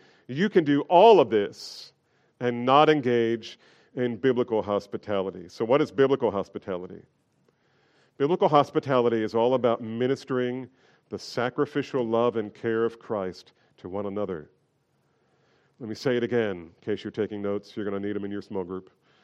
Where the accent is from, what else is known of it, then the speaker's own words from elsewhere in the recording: New Jersey, United States; Look, I grew up in New Jersey. We were trained not to make eye contact.